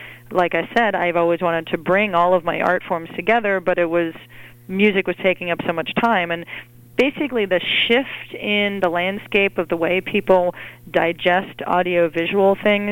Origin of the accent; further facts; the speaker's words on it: Montreal, Quebec, Canada; Well, to give you background, I grew up in Montreal, Canada